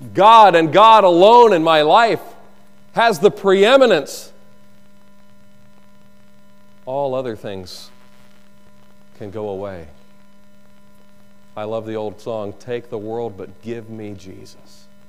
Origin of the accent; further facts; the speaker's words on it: North Carolina, United States; You know, I grew up in North Carolina.